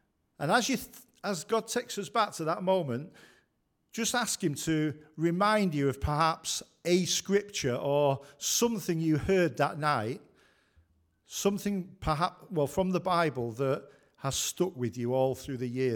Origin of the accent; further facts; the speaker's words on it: Manchester, North West England, United Kingdom; I was brought up in Manchester.